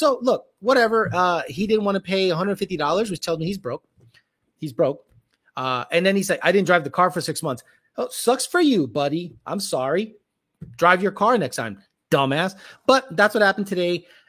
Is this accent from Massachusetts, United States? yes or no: yes; Boston, Massachusetts, United States; born there; called me an immigrant, which I was born in Boston. So I guess Boston is not in the United States.